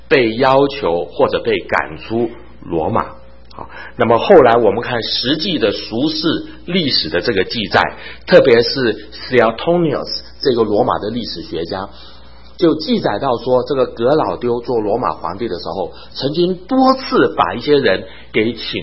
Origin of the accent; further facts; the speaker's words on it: Chiayi, Taiwan; 我是在台湾嘉义长大，但是在台湾嘉义呢，那么虽然从小我觉得我的台语讲得蛮标准，但是大家还是叫我为什么外省人